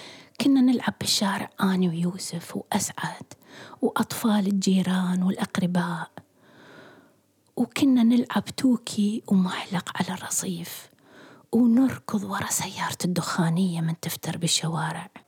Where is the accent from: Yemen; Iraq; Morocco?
Iraq; moved away as an adult; تذكروا كيف كنت أفكر حين هاجرت أو هربت من العراق، بالضبط كما يفكر الآلاف من الناس المهاجرين، بأنني سأعود قريبا لوطني